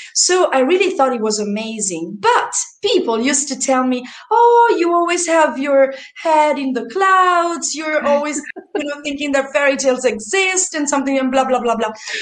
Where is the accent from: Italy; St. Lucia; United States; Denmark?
Italy; born there; English is a second language; I was born in Italy to two psychiatrists.